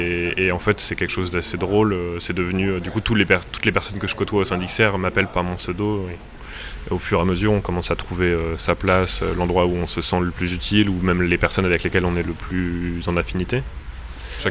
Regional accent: Grand Est, France; Moi j'ai grandi donc dans la Marne, à côté d'Épernay, dans un milieu du coup plutôt viticole et agricole.

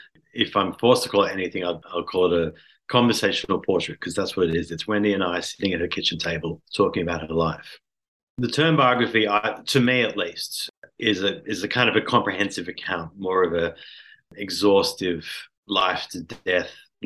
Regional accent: Sydney, New South Wales, Australia; I'm from Sydney

